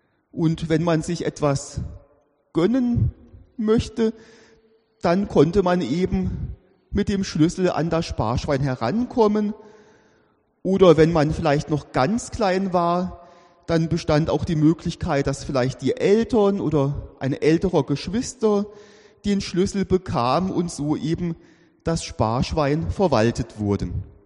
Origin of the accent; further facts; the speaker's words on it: Germany; now in Switzerland; wenn man so wie ich als Deutscher in der Schweiz lebt, dann versucht man, die kleinen Unterschiede wahrzunehmen und zu verstehen